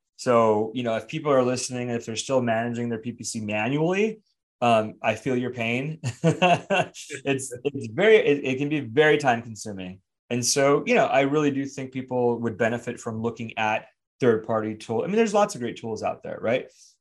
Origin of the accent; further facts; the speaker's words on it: Los Angeles, California, United States; also born or lived in London, United Kingdom; Southern California, born and raised. So I was born in LA. And then, we moved around a little bit, but I lived abroad. I was in London for 2.5 years